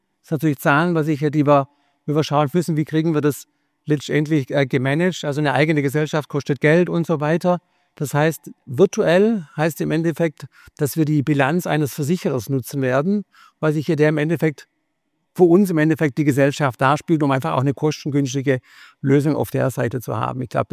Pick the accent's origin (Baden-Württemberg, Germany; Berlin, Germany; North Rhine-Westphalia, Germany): Baden-Württemberg, Germany; jetzt bin ich Schwabe, weiß ich, sehr konservativ